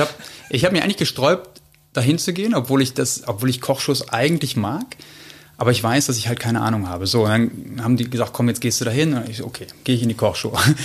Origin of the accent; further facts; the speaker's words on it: Bad Oeynhausen, North Rhine-Westphalia, Germany; Ich bin in Bad Oeynhausen aufgewachsen und geboren